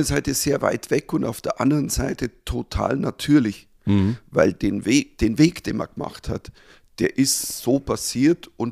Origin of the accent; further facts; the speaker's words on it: Bavaria, Germany; ein Piefke, gut, ich bin Bayer, aber trotzdem Piefke irgendwo